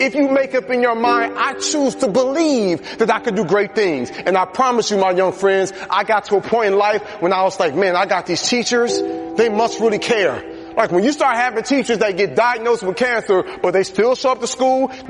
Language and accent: English; Atlanta, Georgia, United States; And so I came all the way from Atlanta, Georgia to tell you, you were not a mistake.